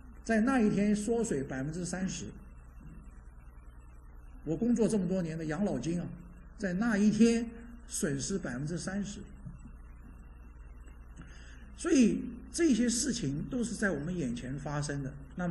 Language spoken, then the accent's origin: Chinese; China; 我们中国人有个农历，对吧？我们讲除夕，那是什么意思？